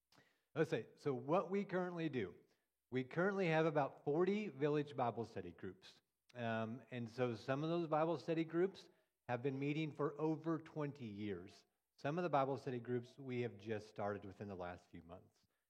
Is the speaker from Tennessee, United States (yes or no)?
no; Abilene, Kansas, United States; So I am from Abilene, Kansas. That is where I was born and raised.